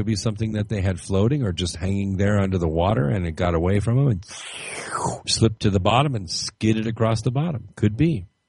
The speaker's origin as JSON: {"language": "English", "town": "Los Angeles", "region": "California", "country": "United States", "tie": "born or raised there", "said": "I grew up in Los Angeles, and I can tell you when I was a junior in high school, was very active in sports."}